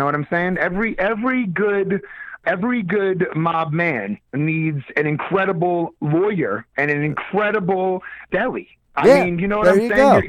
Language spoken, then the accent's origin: English; Elizabeth, New Jersey, United States; Yeah, I mean, I grew up in Elizabeth, so I was about 15 minutes out from the city for most of my life